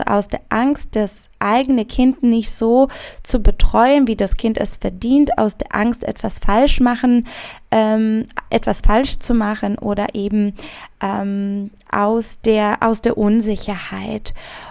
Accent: Szczecin, West Pomeranian Voivodeship, Poland; Also ich komme ursprünglich aus Stettin

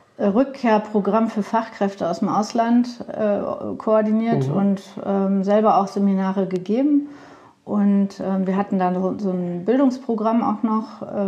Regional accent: Bochum, North Rhine-Westphalia, Germany; born there; now in Lindau, Germany; Geboren bin ich im Pott. In Bochum.

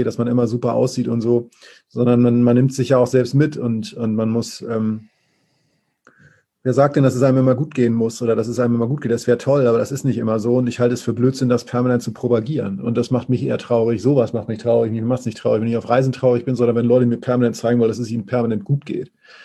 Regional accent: Schleswig-Holstein, Germany; Ich komme aus Norder. Ich komme aus Schleswig-Holstein. Das schönste Bundesland

